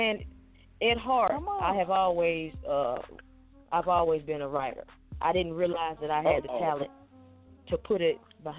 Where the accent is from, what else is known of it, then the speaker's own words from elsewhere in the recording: the South, United States; I'm an 80s baby, so I mean, you know, I capped it off around 99. I have a lot of artists. I'm from the South